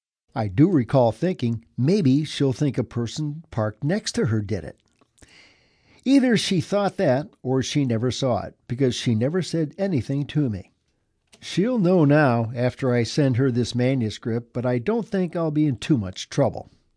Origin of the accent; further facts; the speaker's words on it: Felida, Washington, United States; I grew up in Philita and Hazel Dell, rural communities near Vancouver, Washington.